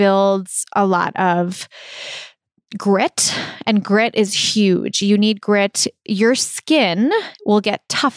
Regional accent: Brookline, Massachusetts, United States; And I grew up in Brookline and I love it. It's my hometown.

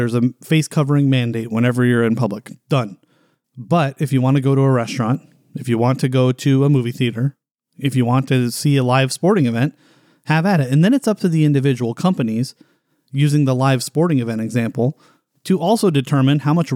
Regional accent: United States; But I still feel, as an American, that we deserve the choice as to whether we want to follow those guidelines in public or not.

